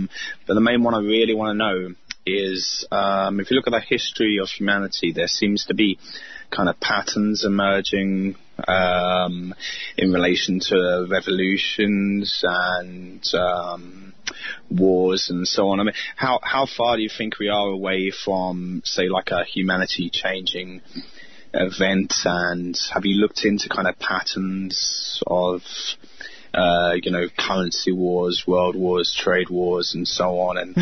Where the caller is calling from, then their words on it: London, United Kingdom; Yeah, I'm calling from London.